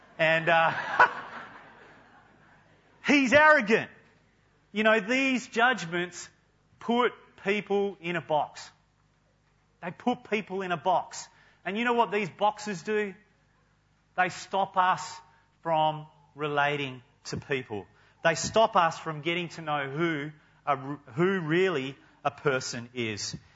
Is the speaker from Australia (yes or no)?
yes; Kewdale, Western Australia, Australia; Any other Kewdale people in the room tonight? I'm from Kewdale.